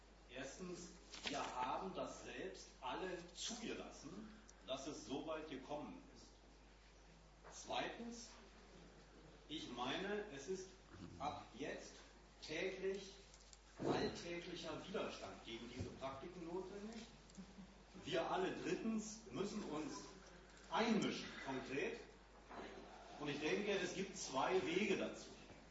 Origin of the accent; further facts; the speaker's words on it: Berlin, Germany; ich komme aus Lichtenberg.